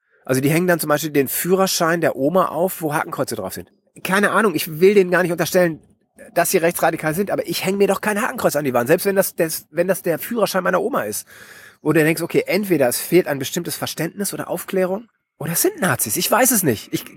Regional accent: West Germany, Germany; ich bin ein Wessi

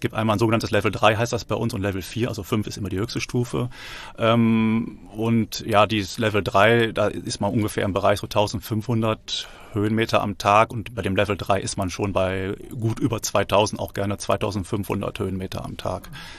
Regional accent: Rhineland, Germany; now in Freiburg, Germany; Ich bin Rheinländer bin im Rheinland quasi geboren und auch aufgewachsen und bin eigentlich erst, habe zwar schon mal in Freiburg schon mal 2 Jahre gelebt und auch gearbeitet, bin aber eigentlich jetzt erst zum 1.1. Fest nach Freiburg gegangen.

